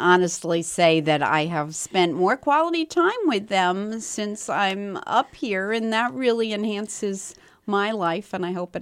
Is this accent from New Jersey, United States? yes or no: no; New York, United States; also born or lived in Southern United States; but I am a northerner. I was raised in New York, so you know, it's really coming back to my roots.